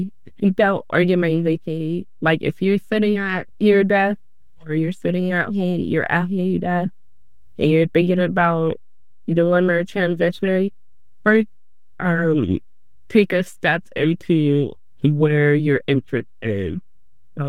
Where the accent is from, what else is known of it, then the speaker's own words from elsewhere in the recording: Portland, Oregon, United States; Portland is just a scary place. Right? Even when the city has not been man right to me, it still is my hometown.